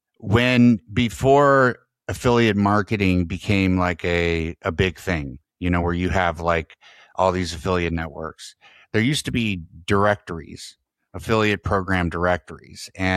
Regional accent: Oakland, California, United States; So I lived in Oakland, but I kept getting beat up in Oakland. So my parents moved us to the mountains and we homesteaded on property for 5 years.

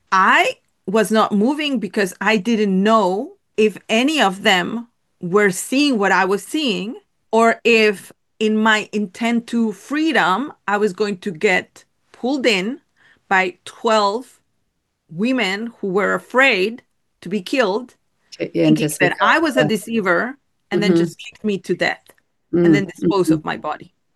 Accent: Mexico; I'm Mexican. It's very hard to make us fear something because, you know, we come from Mexico.

